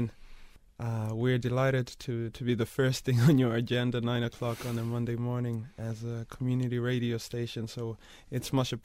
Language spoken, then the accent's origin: English; Zimbabwe; moved away; I came from Zimbabwe